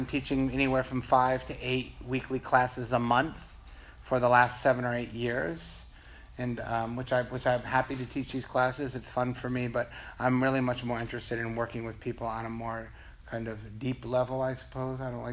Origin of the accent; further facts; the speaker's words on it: Boston, Massachusetts, United States; now in Los Angeles, United States; So living in Los Angeles has been a very interesting experience. I'm not from here. I'm from Boston.